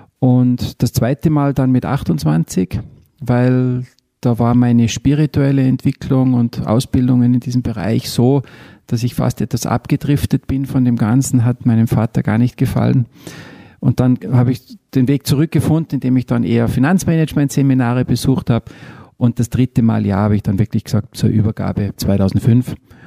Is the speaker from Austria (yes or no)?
yes; Mittersill, Salzburg, Austria; dann ist Mittersil, Pinzgau, Österreich ist einfach meine Heimat.